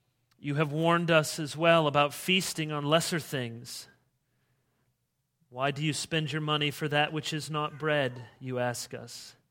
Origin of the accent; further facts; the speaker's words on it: Michigan, United States; And growing up in Michigan most of the time, I knew the pain